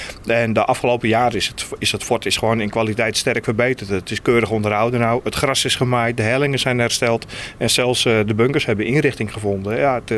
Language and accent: Dutch; Den Helder, North Holland, Netherlands; Ik kom zelf uit Ouden Helder. En Ouden Helder is een wijk uit de jaren 50. Dat zijn nieuwbouwhuizen, als je het zo bekijkt.